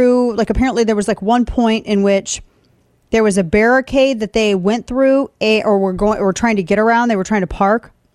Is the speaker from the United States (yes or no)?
yes; the Ozarks, United States; I'm from the Ozarks, and I know who Alexander McQueen is.